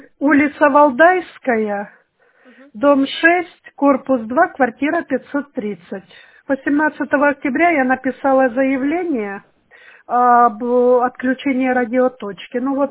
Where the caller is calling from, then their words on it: Shushary, Saint Petersburg, Russia; Я звоню из Шушар, улица Валдайская, дом 6, корпус 2, квартира 530.